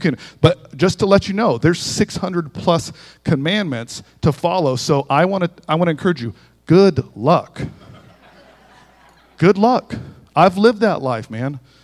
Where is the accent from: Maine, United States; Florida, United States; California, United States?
Florida, United States; Melbourne; I'm a city boy. I'm from Melbourne, Florida.